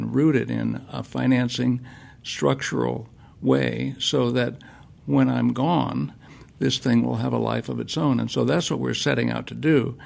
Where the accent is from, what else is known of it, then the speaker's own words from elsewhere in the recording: Berkeley, California, United States; Berkeley, I grew up in Berkeley.